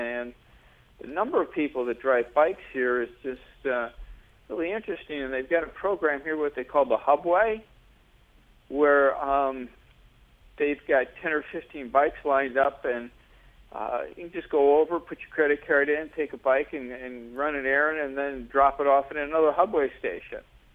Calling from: Brookline, Massachusetts, United States; Hi. I'm calling from Brookline. I'm here on vacation.

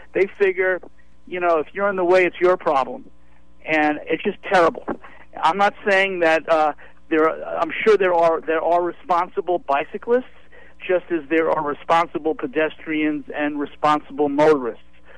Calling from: San Francisco, California, United States; Can you hear me okay?

